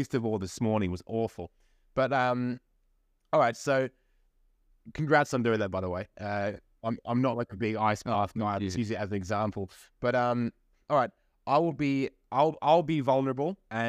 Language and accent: English; England, United Kingdom; now in Australia; And the other one is I grew up in England and now I'm in Australia. I live by the beach.